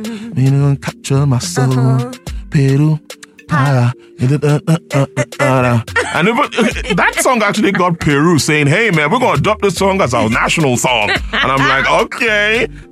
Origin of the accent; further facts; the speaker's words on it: Nigeria; This is like, I'm really proud being Nigerian.